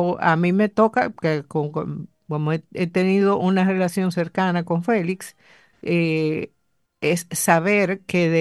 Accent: Dominican Republic; Porque nosotros como dominicanos a nuestros visitantes solamente le damos un mes de estadía

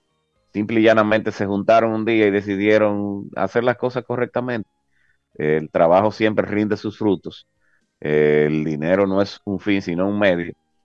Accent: Dominican Republic; pues entonces como dominicanos eso haría y aceleraría aquello de que estamos mal administrados

